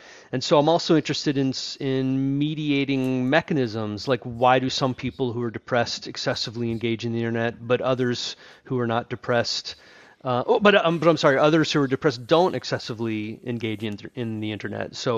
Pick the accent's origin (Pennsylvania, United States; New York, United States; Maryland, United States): Maryland, United States; Baltimore; moved away; Of course, I haven't lived in Baltimore for a long time, but all of my family still lives there. But it is my hometown and where I grew up.